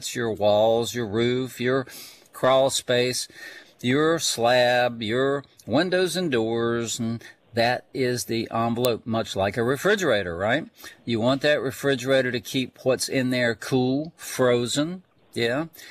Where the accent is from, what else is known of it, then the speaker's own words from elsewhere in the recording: Miami, Florida, United States; A couple weeks ago in my hometown of Miami, 95 degrees.